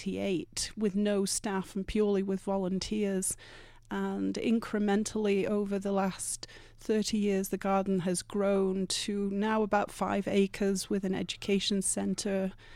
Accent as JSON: {"language": "English", "region": "England", "country": "United Kingdom", "moved": "yes", "lives_now": "Vail, United States", "said": "Originally, I'm from much further east. I'm from the British Isles, but I've been in Vail now for almost 30 years."}